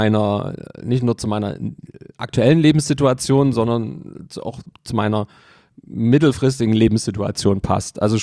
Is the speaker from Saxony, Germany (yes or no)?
yes; Leipzig, Saxony, Germany; born there; also born or lived in Munich; ich bin gebürtiger Leipziger, ich habe mal 5 Jahre in München gelebt. Und das waren die Jahre 2000 bis 2004